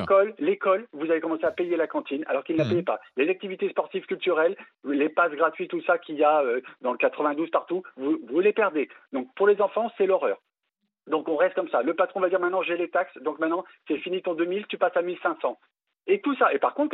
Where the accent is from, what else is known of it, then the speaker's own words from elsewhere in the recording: France; moi, en tant que Français, il me dira non.